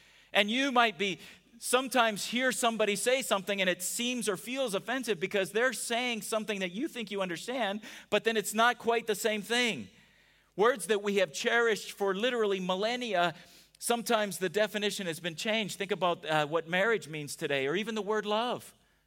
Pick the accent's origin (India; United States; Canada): United States; Because I, as an American, have a worldview that I believe I know and understand.